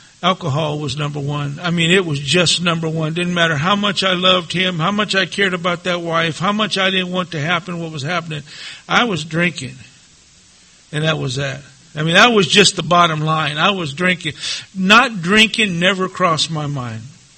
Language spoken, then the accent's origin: English; Los Angeles, California, United States; now in San Diego, United States; Because, you know, I grew up in Los Angeles. There was a lot of stress there. It was a tough place to live.